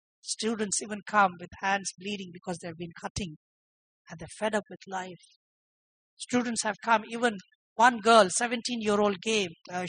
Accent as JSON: {"language": "English", "country": "India", "said": "I come from India"}